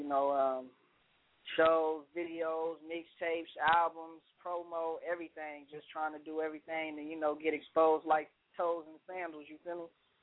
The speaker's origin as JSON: {"language": "English", "town": "Vallejo", "region": "California", "country": "United States", "tie": "born or raised there", "said": "growing up in the Crestside of North Vallejo"}